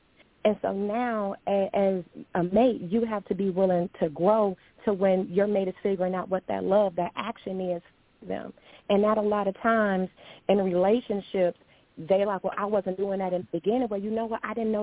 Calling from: Atlanta, Georgia, United States; Peace and love. … I am calling from Atlanta, Georgia.

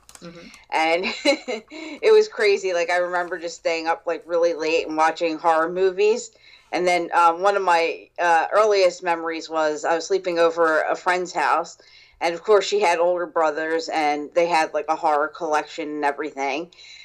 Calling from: New Jersey, United States; I'm Skyping in from New Jersey.

